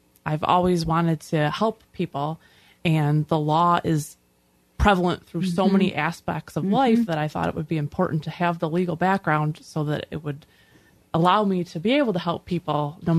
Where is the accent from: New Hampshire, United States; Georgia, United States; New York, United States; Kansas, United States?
New York, United States; Rush; I'm actually from Rush.